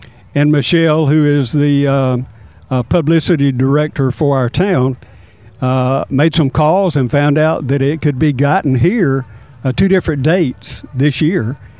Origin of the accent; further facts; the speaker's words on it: Georgia, United States; moved away as an adult; now in Andalusia, United States; Well, Covington County, I'm originally from Georgia. I moved here with a job, and I have chosen to retire here.